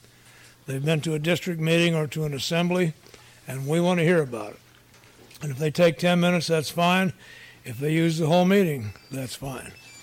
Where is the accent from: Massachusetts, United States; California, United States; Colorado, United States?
Colorado, United States; And I'm from Colorado, and it's so dry right now we can't even breathe.